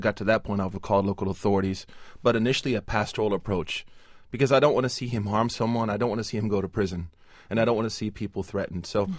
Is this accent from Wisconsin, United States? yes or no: no; Oklahoma, United States; You know, as a young man growing up in Oklahoma, going to the Church of Christ, I saw my grandfather get up one time and tell a preacher that you're wrong